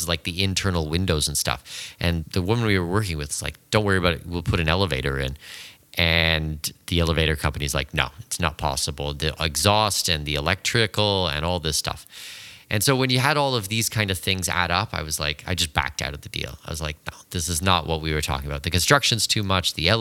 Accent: Canada; so I'm Canadian

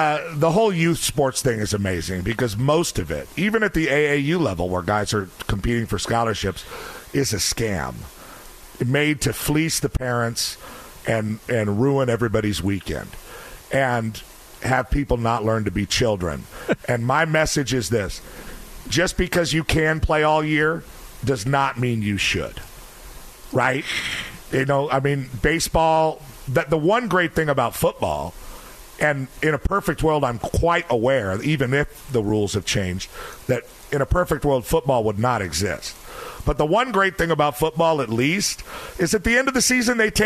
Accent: United States; I was just another front runner like every other American white kid or whatever in suburbia.

